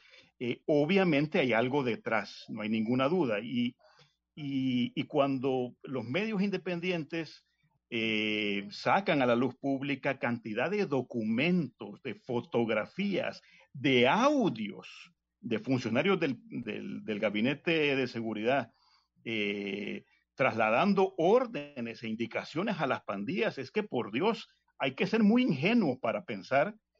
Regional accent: El Salvador; a mí me da un poco de vergüenza como salvadoreño que mi presidente

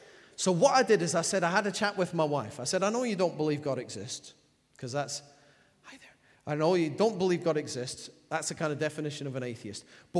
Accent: Scotland, United Kingdom; Being of English stock, but I was born and brought up in Scotland, even though I sound like I come from, I don't know, Poland or something.

